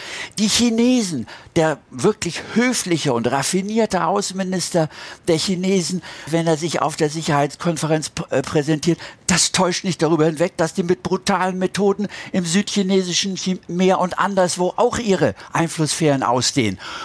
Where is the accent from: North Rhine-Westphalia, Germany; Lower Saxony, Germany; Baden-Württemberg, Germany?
Baden-Württemberg, Germany; Kappel; ich schließe mit einer Erinnerung an meine Kindheit in Kappel bei Freiburg.